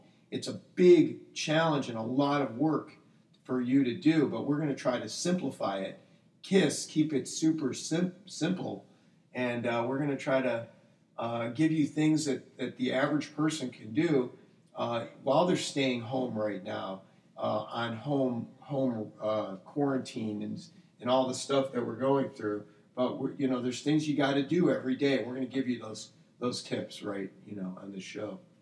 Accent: Michigan, United States; You know, I grew up in Michigan. I am the son of two Holocaust-surviving parents

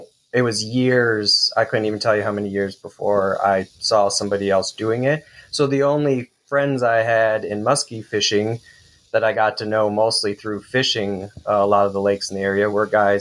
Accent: Michigan, United States; Eric always was just enamored with muskies when we were a kid and growing up on Lake St. Clair.

